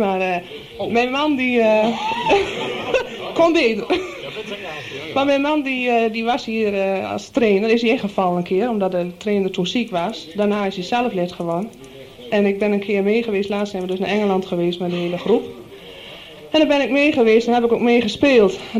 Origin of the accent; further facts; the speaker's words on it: Noordwolde, Friesland, Netherlands; Ik kom uit Noordwolde, uit Friesland. Ik praat nog geen Drents, sorry.